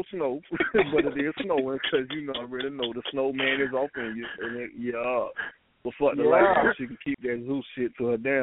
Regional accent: the South, United States; I'm from the South, man. I look like I'd break her, man.

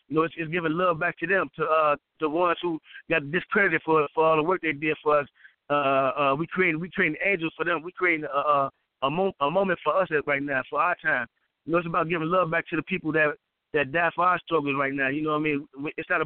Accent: Chicago, Illinois, United States; now in San Diego, United States; I wrote the Midwest version of the Thug Bible, which I'm from Chicago. You know what I'm saying? That's just the first cut version of it. Then I'm currently living in San Diego on the West Coast.

